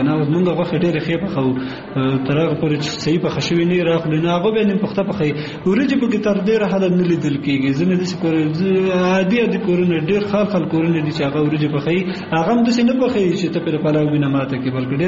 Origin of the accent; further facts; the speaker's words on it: Kunar, Afghanistan; زه اصلا د کونړ ولایت اوسیدونکی یم